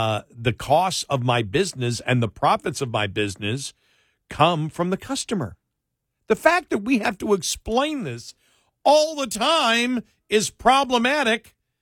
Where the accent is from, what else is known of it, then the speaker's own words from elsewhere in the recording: Buffalo, New York, United States; because I grew up in Buffalo, and a lot of people I know are season ticket holders of the Bills.